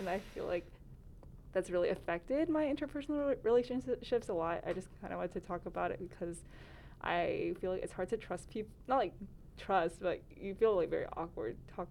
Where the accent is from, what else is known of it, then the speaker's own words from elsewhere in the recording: Chapel Hill, North Carolina, United States; I grew up in Chapel Hill, and then I went to college at UNC, so I've been in Chapel Hill for a long time